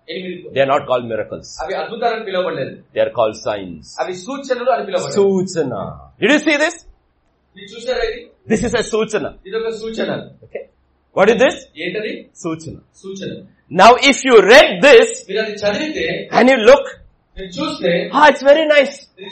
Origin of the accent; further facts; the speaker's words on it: India; If you look at me, I am different. I am Indian.